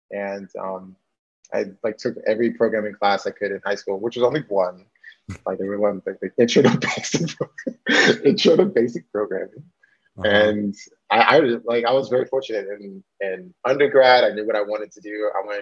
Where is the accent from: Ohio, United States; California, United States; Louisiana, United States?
Ohio, United States; Shaker Heights; when I was growing up in Shaker Heights, Ohio, my mom and my father were entrepreneurs